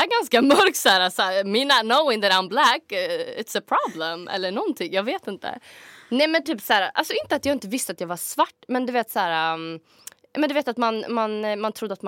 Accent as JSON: {"language": "Swedish", "town": "Skoghall", "region": "Värmland", "country": "Sweden", "tie": "born or raised there", "said": "Men jag är från en liten ort som heter Skoghall. Utanför Karlstad, ungefär 7 kilometer. Bor typ 15 000 när jag växte upp i alla fall."}